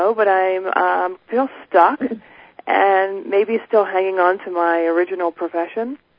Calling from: Pennsylvania, United States; Pennsylvania.

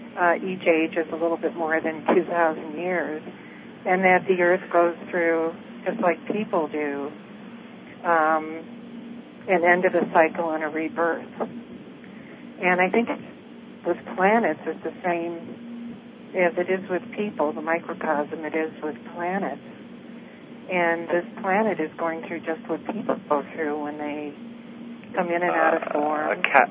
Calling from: Arizona, United States; I'm calling from Arizona.

